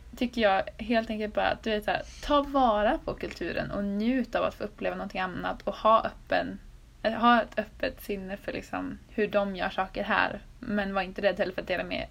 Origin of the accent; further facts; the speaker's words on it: Norrland, Sweden; För jag kommer också från Norrland, vilket ingen av de tidigare au pairerna har gjort